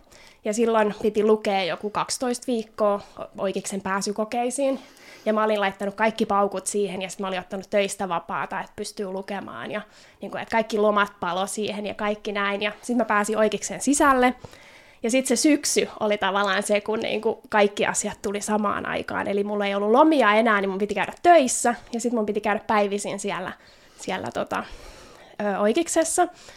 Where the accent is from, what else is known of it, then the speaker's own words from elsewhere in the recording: Vantaa, Uusimaa, Finland; now in Helsinki, Finland; mä heräsin tuolta Kruununhaasta, mutta mä oon kotoisin Vantaalta alun perin